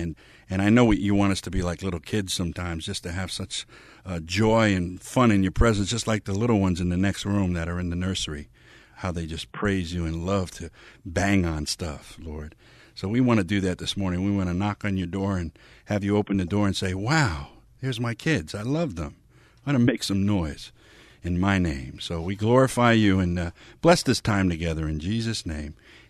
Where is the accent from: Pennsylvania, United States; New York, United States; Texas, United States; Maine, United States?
New York, United States; New York City; And if I'm double talking you, it's because I'm from the Bronx. … Hey, East Coast. From the Bronx.